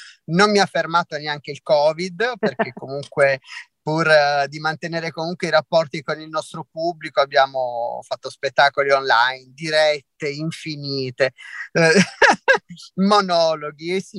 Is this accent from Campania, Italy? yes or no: no; Bari, Apulia, Italy; also born or lived in Tuscany / Genoa / Rome; now in Milan, Italy; sono stata tanti anni in Toscana, ma ho vissuto anche a Genova, ho vissuto a Roma, sono originaria di Bari, adesso abito a Milano, quindi insomma sto colonizzando un po' tutto, mi mancano le isole, ci ho lavorato ma non ci ho ancora vissuto.